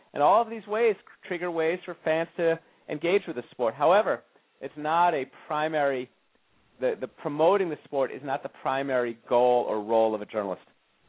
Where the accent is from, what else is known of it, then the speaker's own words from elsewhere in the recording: California, United States; I'd played a lot of junior tennis from the age of about 13 on, growing up in Southern California.